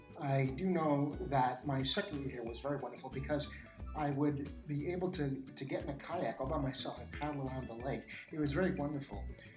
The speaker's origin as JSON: {"language": "English", "town": "Castro Valley", "region": "California", "country": "United States", "said": "I'm from California, Castro Valley, California, anyway."}